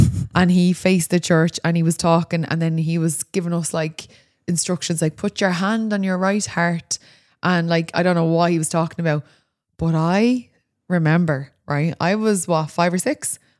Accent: Ireland; Like, I feel like as Irish people, we all have like funny stories about mass.

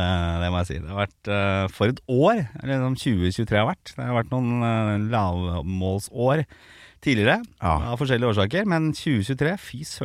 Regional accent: Oslo, Norway; now in Bærum, Norway; jeg fra Oslo da. Jeg vokste opp på Østkanten, på Torshov, ja, i Oslo. Så ja, jeg har vært liksom indre Oslo-gutt. Og så endte jeg opp i Bærum, så jeg bor i Bærum nå. Men det alltid veldig viktig å poengtere at jeg fra Østkanten.

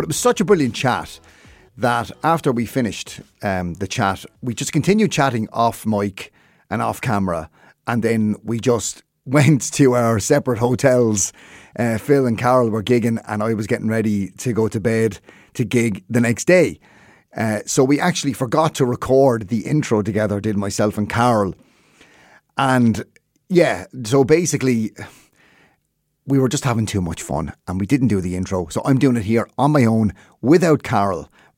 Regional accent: Waterford, Munster, Ireland; I'm from Waterford

